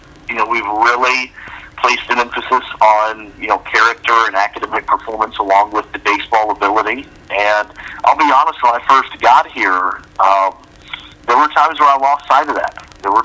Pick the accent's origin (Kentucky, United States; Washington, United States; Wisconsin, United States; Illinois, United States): Kentucky, United States; Lexington; Now, I'm from Lexington originally. I'm from around this area. My front door is 23 miles away from Kentucky State.